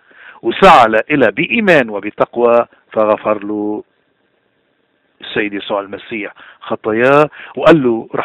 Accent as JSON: {"language": "Arabic", "country": "Lebanon", "said": "نحن كلبنانيين عنا مشكلة كتير كبيرة اليوم"}